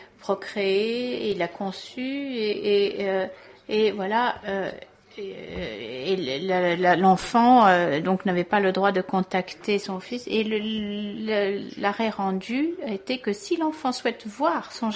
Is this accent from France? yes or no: no; Austria; French is a second language; puisque je viens d'Autriche